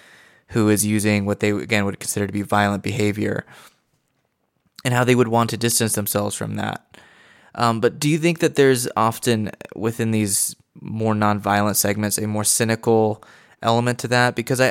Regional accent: United States; because I'm an American here in the United States

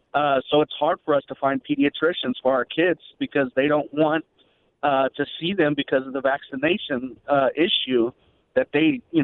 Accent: Houston, Texas, United States; now in Wisconsin, United States; We're from Houston, Texas, and we moved up here.

